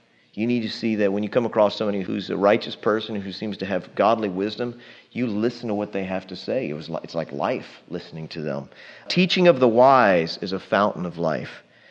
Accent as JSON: {"language": "English", "town": "Dallas", "region": "Texas", "country": "United States", "tie": "born or raised there", "said": "I grew up in Forest Hills at White Rock Lake. We had pin oaks and big old cedar elms."}